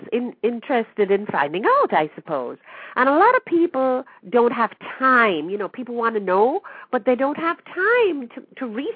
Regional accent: Jamaica; I happen to have been born and raised

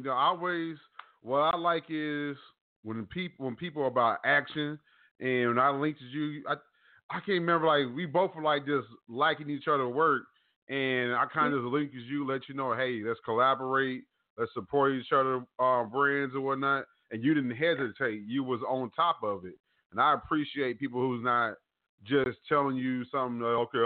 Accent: Trenton, New Jersey, United States; moved away; Now, although I'm doing the show from Texas, I'm originally from Trenton, so I know all about Jersey.

